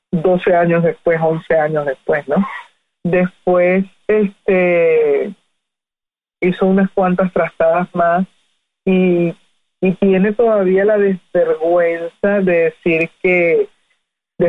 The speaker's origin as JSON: {"language": "Spanish", "country": "Venezuela", "moved": "yes", "lives_now": "United States", "said": "Yo, como venezolana, que siente su país, pese a tener 20 años, ya casi para 21 años fuera de él"}